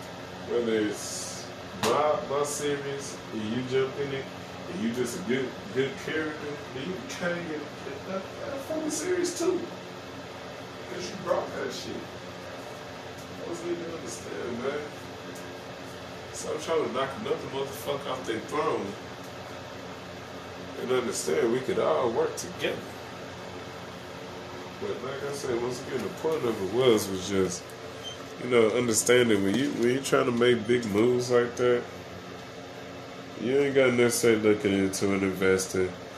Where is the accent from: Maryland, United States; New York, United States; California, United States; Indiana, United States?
Indiana, United States; Gary; now in Texas, United States; I call myself the king of Compass County, Texas, where, you know, I spent the majority of my life, even though I'm originally from Gary